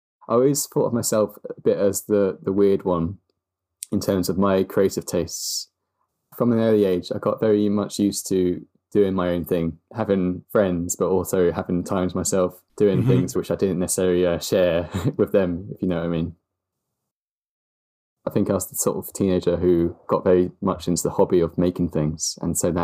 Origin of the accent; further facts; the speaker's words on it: London, United Kingdom; I grew up in London and I live now really not very far from where I grew up. Where I grew up was a place called Blackheath, which is quite unique in London because most of Blackheath is just a big flat piece of grass.